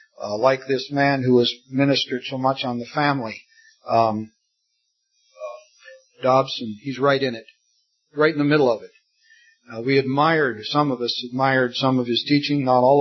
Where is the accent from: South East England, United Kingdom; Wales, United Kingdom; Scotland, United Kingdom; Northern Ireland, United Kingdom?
Scotland, United Kingdom; But I'm a Scotsman.